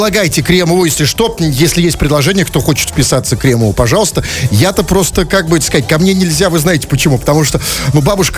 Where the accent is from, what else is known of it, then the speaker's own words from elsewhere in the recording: Saint Petersburg, Russia; знаешь, откуда мы, петербуржцы, знаем, где можно снять номер или комнату на сутки бюджетно?